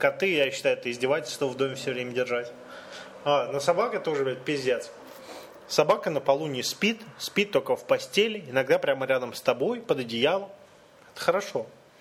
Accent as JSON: {"language": "Russian", "country": "Ukraine", "said": "Я из Украины, тут не так много людей, способных написать такую вещь"}